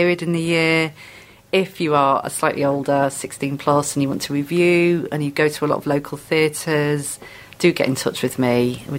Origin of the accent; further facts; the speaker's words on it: Yorkshire and the Humber, United Kingdom; now in England, United Kingdom; They're based out of Leeds, which is my home county, so I'm an interloper into Surrey. I'm from North Yorkshire originally.